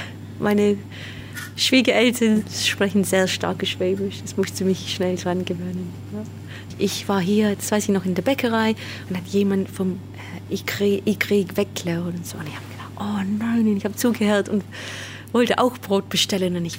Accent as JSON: {"language": "German", "region": "London", "country": "United Kingdom", "lives_now": "Sickenhausen, Germany", "said": "Ich komme aus London eigentlich, aber jetzt wohne ich in Sickenhausen."}